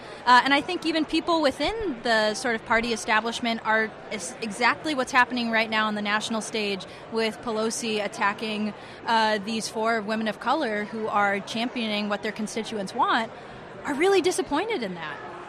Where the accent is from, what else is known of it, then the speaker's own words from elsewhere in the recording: Connecticut, United States; moved away; I couldn't afford to go to college like I had planned to when I moved out to California. I'm originally from Connecticut.